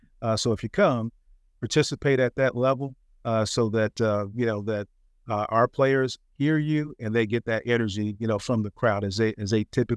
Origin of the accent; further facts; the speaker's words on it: Dallas-Fort Worth, Texas, United States; And I'm a Texan, okay? And I grew up in Dallas-Fort Worth area.